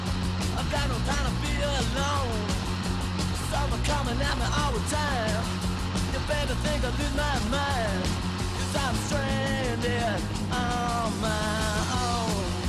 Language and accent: English; Australia; now in Canada; Every week we broadcast sounds from a long way away from where I grew up in Australia